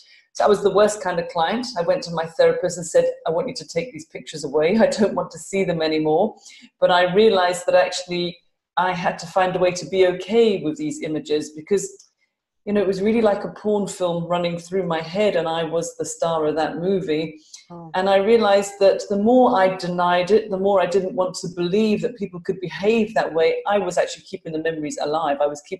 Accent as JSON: {"language": "English", "region": "London", "country": "United Kingdom", "lives_now": "Glasgow, United Kingdom", "said": "So I am a Londoner, but I live in Glasgow in Scotland"}